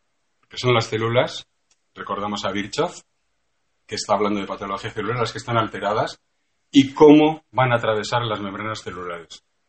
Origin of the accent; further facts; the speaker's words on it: Bilbao, Basque Country, Spain; y soy médico, y soy farmacéutico, vengo de Bilbao